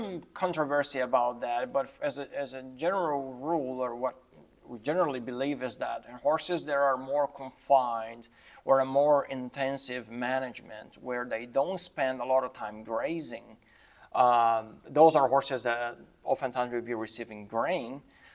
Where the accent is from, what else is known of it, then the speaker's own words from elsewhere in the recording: Brazil; English is a second language; moved away as an adult; now in United States; I'm originally from Brazil, went to vet school in Brazil.